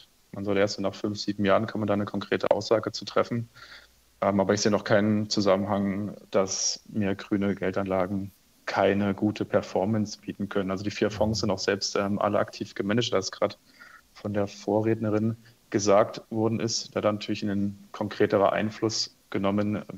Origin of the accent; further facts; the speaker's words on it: Jena, Thuringia, Germany; ich komme aus Jena